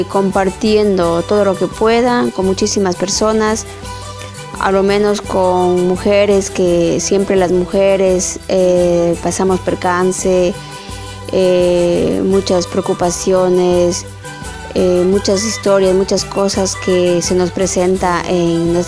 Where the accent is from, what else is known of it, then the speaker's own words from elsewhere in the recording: Cuenca, Azuay, Ecuador; now in Las Palmas de Gran Canaria, Spain; soy de Ecuador, de una provincia tan linda, la provincia de La Suay, mi ciudad es Cuenca. Vivo aquí en Las Palmas de Gran Canaria, 15 años